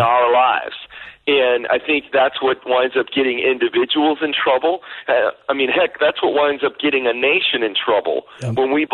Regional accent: Illinois, United States; I grew up in the Chicago suburbs. My father's been a pastor for 38 years, and my mom and dad just served our home church in Chicago for all of those years.

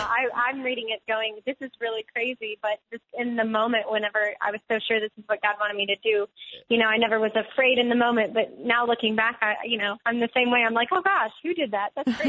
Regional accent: Louisiana, United States; and I'm from Louisiana, and I was like, oh, we need flatland.

